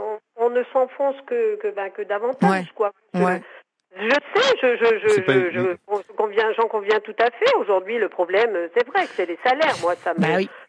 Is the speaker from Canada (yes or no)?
no; Brittany, France; Du Finistère, on est près de Brest.